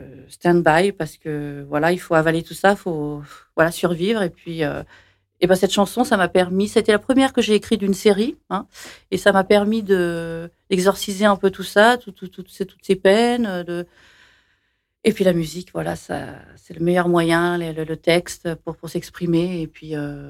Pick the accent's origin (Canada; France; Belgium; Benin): France; Vichy, Auvergne-Rhône-Alpes; now in Montluçon, France; je viens de Vichy